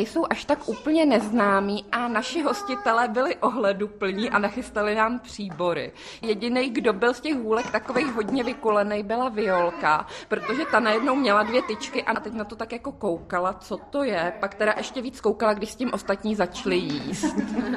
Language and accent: Czech; Milovice, Central Bohemian Region, Czechia; Já jsem z Milovic, tím, že jsme kousek od Prahy, tak tam cizince máme.